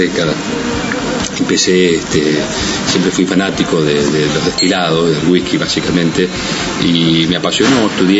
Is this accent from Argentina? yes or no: yes; Argentina; also born or lived in Mexico City, Mexico; Soy argentino. Soy argentino, de corazón uruguayo, porque mis padres son uruguayos.